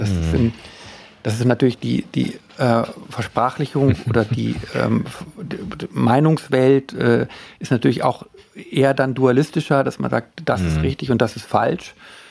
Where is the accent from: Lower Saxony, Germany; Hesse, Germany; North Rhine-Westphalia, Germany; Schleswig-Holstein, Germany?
Lower Saxony, Germany; Worpswede; ich bin ja in Worpswede groß geworden, also in einem mit sehr viel umgebenen Pazifisten.